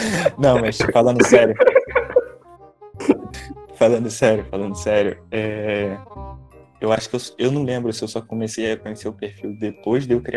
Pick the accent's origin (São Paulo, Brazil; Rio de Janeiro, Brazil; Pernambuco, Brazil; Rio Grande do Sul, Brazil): Rio de Janeiro, Brazil; Eu sou do Rio, né? Obviamente, pensei no RJ.